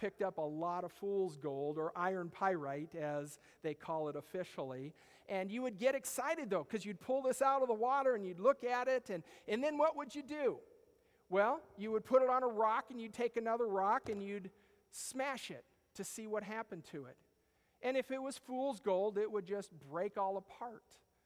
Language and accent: English; Washington, United States; I grew up out in Washington State, and in the mountains of the Cascades, we used to do a lot of hiking and camping in the high mountains